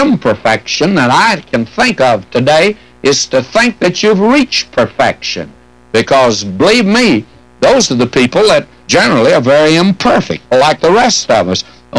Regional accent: the South, United States; I was brought up in the South. I never knew there was but one kind of biscuit, and that was a hot biscuit.

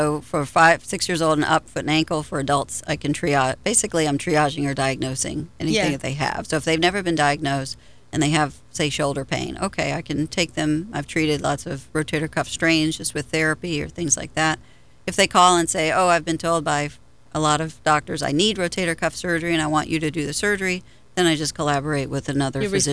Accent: Tennessee, United States; also born or lived in New York; I was born in New York and raised in Tennessee, and then I did my medical school at the University of Tennessee in Knoxville.

